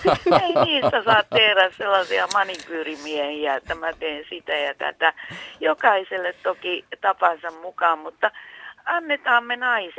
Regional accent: Ostrobothnia, Finland; kun mä oon itse Pohjanmaalta

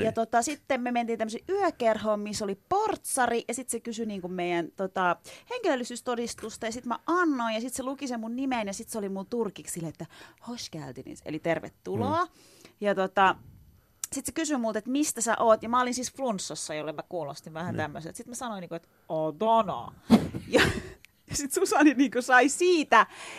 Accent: Adana, Turkey; Finnish is a second language; now in Finland; Ja siis niin kun mä oon Adanasta ja Adanassa ihmiset on oikeasti sellaisia, me ollaan aika kovia

